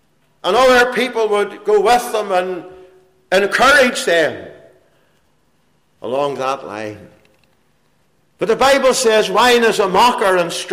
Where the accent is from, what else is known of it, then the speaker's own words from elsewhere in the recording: Belfast, Northern Ireland, United Kingdom; when I was a young fellow growing up in Belfast